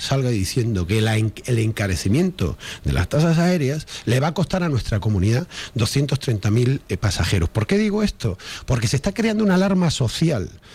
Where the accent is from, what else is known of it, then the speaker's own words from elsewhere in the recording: Canary Islands, Spain; como canario que soy, como empresario de esta, pequeño empresario de esta comunidad